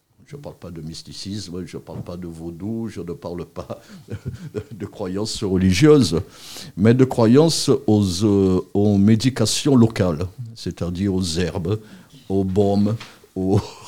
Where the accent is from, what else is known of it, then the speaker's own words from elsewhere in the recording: Guadeloupe; Chez nous, en Guadeloupe, c'est plutôt les mouvements d'extrême gauche